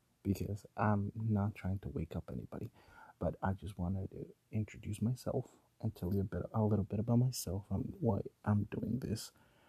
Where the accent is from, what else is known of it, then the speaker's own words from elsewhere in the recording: Mexico City, Mexico; English is a second language; moved away as an adult; now in United States; So a little story about myself is I am from Mexico City. I moved to the US when I was about 21.